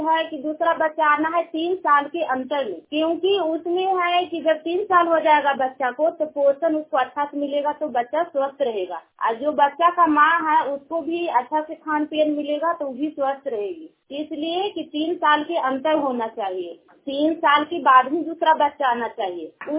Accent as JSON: {"language": "Hindi", "town": "Chandwara", "region": "Bihar", "country": "India", "said": "मैं चंद्वारा ग्राम का निवासी हूँ और नालंदा जिला नालंदा हुआ"}